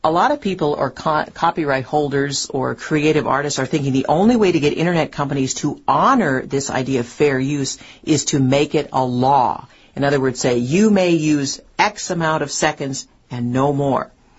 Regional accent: Bozeman, Montana, United States; I can think, for example, in the newspaper in my hometown in Bozeman, Montana

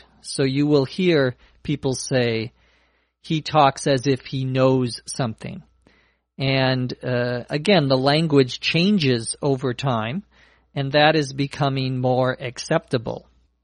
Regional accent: Los Angeles, California, United States; from Los Angeles.

